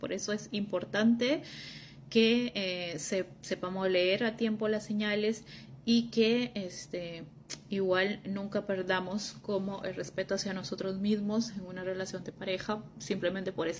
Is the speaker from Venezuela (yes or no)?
no; Honduras; now in Netherlands; Soy de Honduras, pero ahora vivo en Países Bajos.